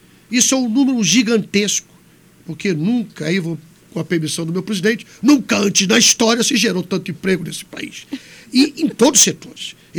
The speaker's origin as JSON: {"language": "Portuguese", "region": "Pernambuco", "country": "Brazil", "tie": "born or raised there", "said": "minha infância toda passando em Pernambuco, minha mãe é de Alagoas, mas vivia aí em Pernambuco."}